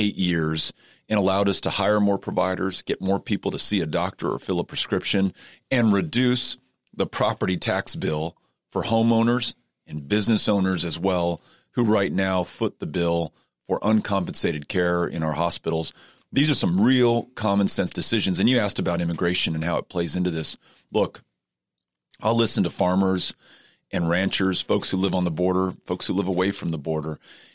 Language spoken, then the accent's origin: English; El Paso, Texas, United States; in my hometown of El Paso